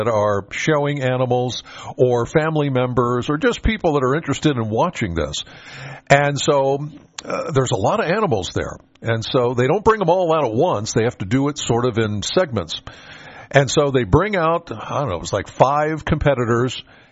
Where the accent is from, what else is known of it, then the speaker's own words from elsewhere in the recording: Penns Valley, Pennsylvania, United States; Now, I'm from Penns Valley, so this isn't far from home.